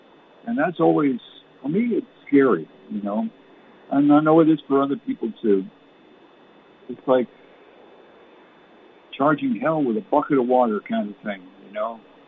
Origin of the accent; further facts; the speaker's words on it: Canada; Up there, I lived in Canada. Born and raised in Canada.